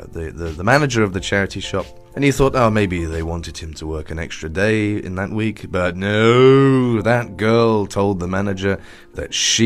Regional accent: United Kingdom; And after work, you know, as British do, we like to go for a beer, maybe two, with some friends before we both go our separate ways. It's a very British thing to do.

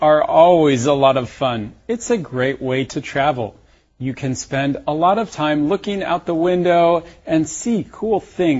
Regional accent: Colorado, United States; I have to agree. I'm from Colorado, and we have beautiful mountains.

